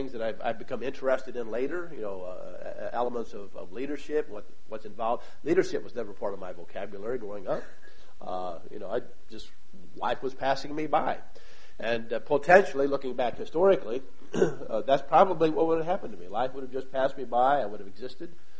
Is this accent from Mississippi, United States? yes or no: no; St. Louis, Missouri, United States; Being from St. Louis, I'm a Cardinal fan.